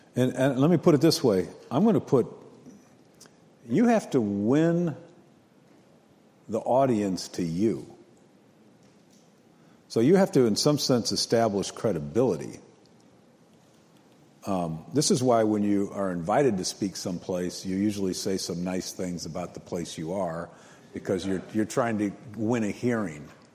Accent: United States; I'm an American. I live below you.

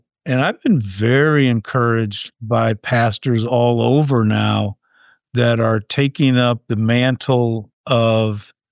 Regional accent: United States; I'm an American, so we must be next.

